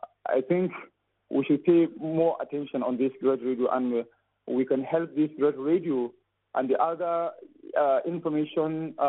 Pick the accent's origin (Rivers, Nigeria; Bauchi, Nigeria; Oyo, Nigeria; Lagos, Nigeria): Bauchi, Nigeria; I am Nigerian. I'm from Bauchi State of Nigeria. I'm a journalist by profession and also a member of the Islamic movement in Nigeria.